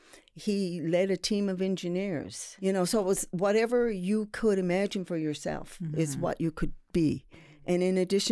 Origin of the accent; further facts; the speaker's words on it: Sydney, Nova Scotia, Canada; I'm from Sydney. And to be even more precise, I'm from Whitney Pier.